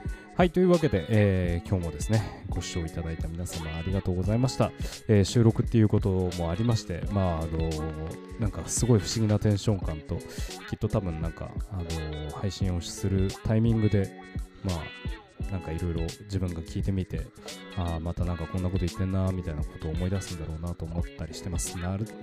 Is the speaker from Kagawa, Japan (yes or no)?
no; Tokyo, Japan; その屋根線であったりとか千駄木であったりとか、まあ、自分が生まれ育った地元っていうのをですね